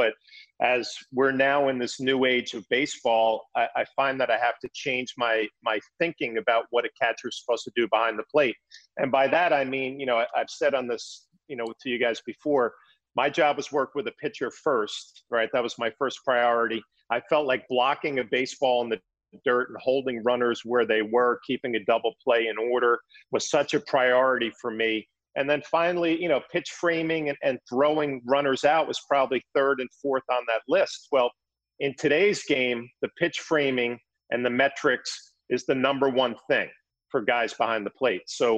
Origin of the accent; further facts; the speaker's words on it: East Coast, United States; I think one of my greatest advantages coming up through the minor leagues was growing up on the East Coast, playing against all these kids from all over the country, California, Texas, Florida.